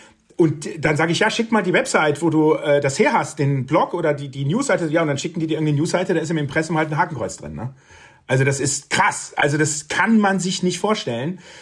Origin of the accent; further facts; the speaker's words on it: Germany; now in United States; ich bin ja aus Deutschland vor 4 Jahren weggezogen, weil ich gedacht habe, in Deutschland ist ja wirklich alles schlecht. Und ich kann euch eins sagen, jetzt mit dem Blick aus USA, in Deutschland ist wirklich alles besser, außer Mindset.